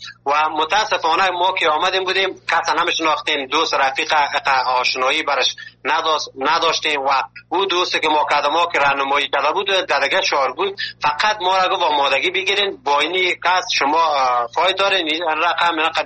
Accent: Afghanistan; now in Turkey

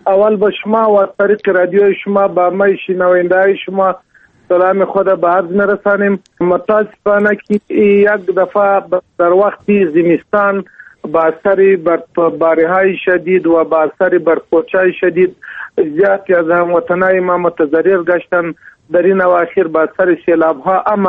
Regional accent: Afghanistan; ما چون ما افغان هستیم، نماینده ملت هستیم

